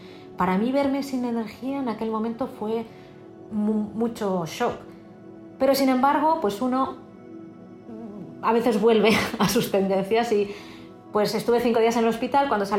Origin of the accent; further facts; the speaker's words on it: Spain; para una periodista, y más para una periodista española, que es muy difícil conseguir